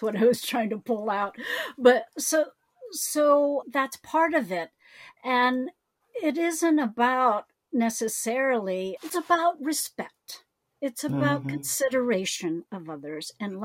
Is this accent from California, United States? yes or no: yes; San Francisco, California, United States; And I, being that I'm from San Francisco, I use the word junkie.